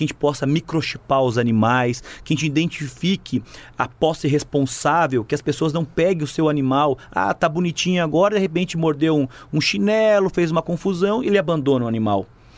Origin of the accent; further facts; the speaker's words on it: Lages, Santa Catarina, Brazil; eu sou de Lages, da Serra Catarinense, eu tenho um orgulho tremendo pelo meu chão, eu sou o único deputado eleito da região serrana.